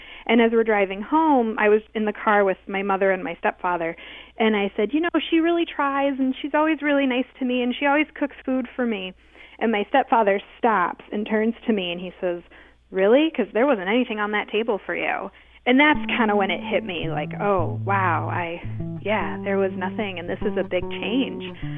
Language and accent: English; Brooklyn, New York, United States; So I grew up in Brooklyn, New York.